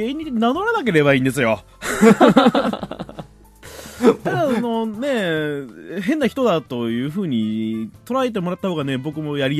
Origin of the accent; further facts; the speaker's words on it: Fukuoka, Japan; 地元の福岡で働いてる時は車で営業車に乗って3年間分回してましたからね